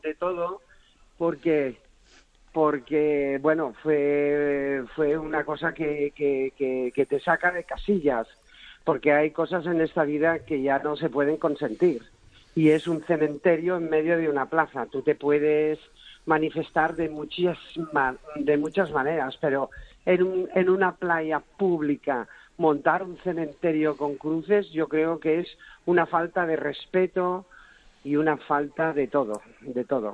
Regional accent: Barcelona, Catalonia, Spain; De los que venimos de Barcelona a veranear y a pasar los puentes y los fines de semana

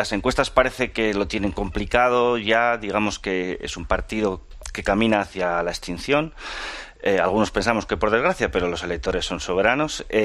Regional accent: Madrid, Community of Madrid, Spain; Yo tengo una como madrileño, hijo de madrileños y nieto de madrileños.

